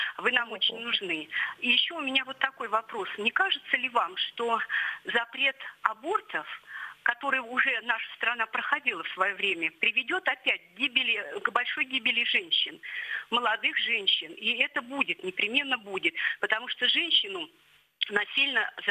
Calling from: Moscow, Russia; я звоню из Москвы

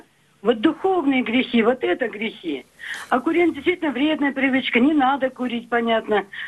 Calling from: Chelyabinsk, Chelyabinsk Oblast, Russia; я из Челябинска.

